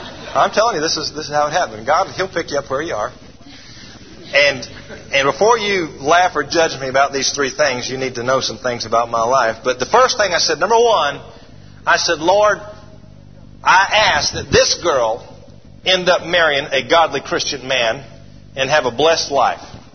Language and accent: English; Atlanta, Georgia, United States; I grew up in Atlanta, and I was home on a college break.